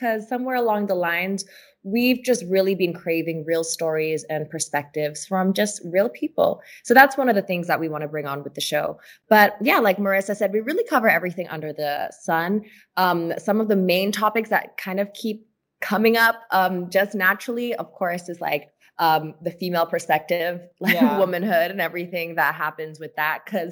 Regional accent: Singapore; But growing up in Singapore, being mixed race

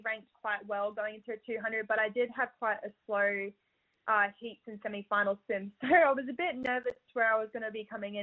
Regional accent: Australia; that's who I am, and I'm just a proud Aussie.

